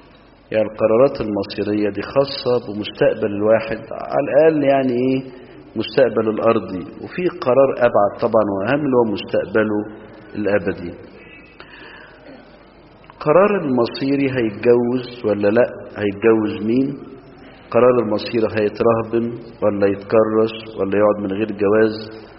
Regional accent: Minya, Minya Governorate, Egypt; عندنا في المنيا

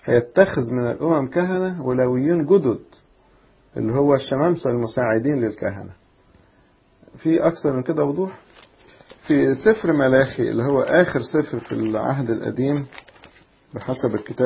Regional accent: Upper Egypt, Egypt; احنا عندنا في الصعيد الجد يقول يا سيدي، وتيتا يقول لها ستي

